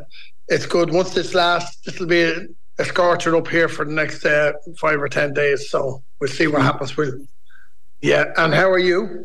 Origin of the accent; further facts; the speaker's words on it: Dublin, Leinster, Ireland; I would have grown up in Griffith Drive, which is Finglas East.